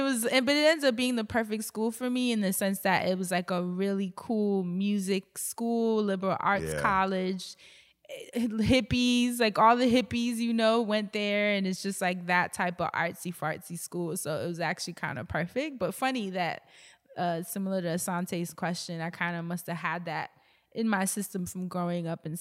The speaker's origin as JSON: {"language": "English", "town": "New York City", "region": "New York", "country": "United States", "said": "She was from Oakland, you know, and that was real cool because I'm coming from Harlem."}